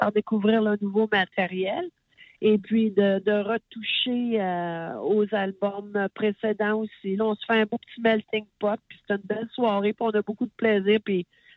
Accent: Quebec, Canada; plus que chez nous au Québec.

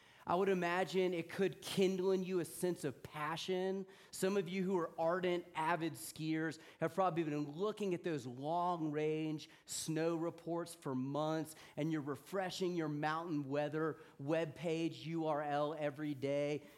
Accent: Deep South, United States; For me, that experience was somewhat improbable because I grew up in the Deep South.

